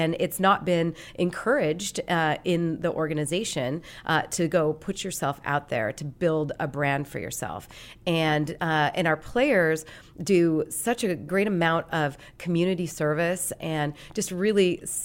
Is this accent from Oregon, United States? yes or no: no; Great Falls, Montana, United States; So I grew up in Montana, and I grew up in Great Falls, which was the big city in Montana.